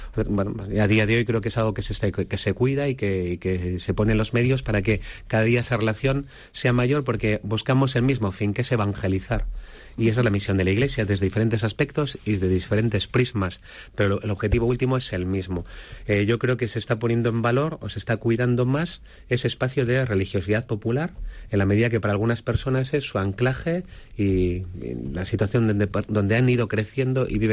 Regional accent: Guadalajara, Castilla-La Mancha, Spain; now in Bilbao, Spain; Yo soy originario de Guadalajara

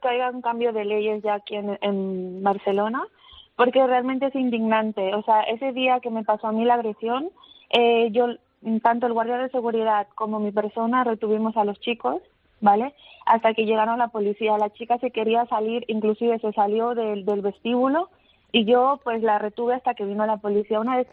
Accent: Chile; now in Spain; me dijo que porque soy chilena, soy carterista

